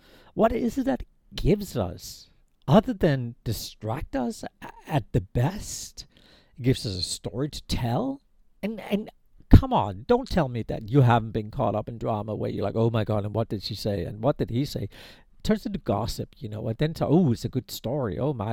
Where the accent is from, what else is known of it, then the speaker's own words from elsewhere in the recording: Denmark; I am a Dane. I go … That's who I am. Okay. So I came from the Nordics. I have that Nordic background.